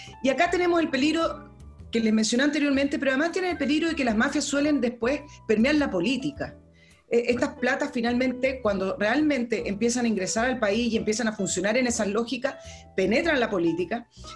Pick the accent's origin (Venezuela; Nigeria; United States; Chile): Chile; Pero estamos todos ahí abajo porque somos todos chilenos.